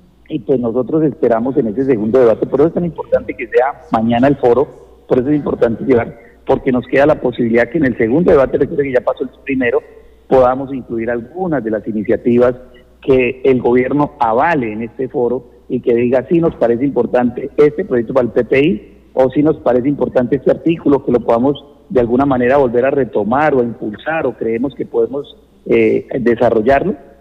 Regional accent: Guaviare, Colombia; mi tierra, mi Guaviare, la que nos eligió

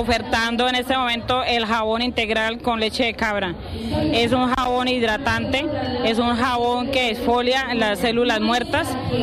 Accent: Villavicencio, Meta, Colombia; moved away; Soy de Villavicencio Meta y llegué acá en el 2004.

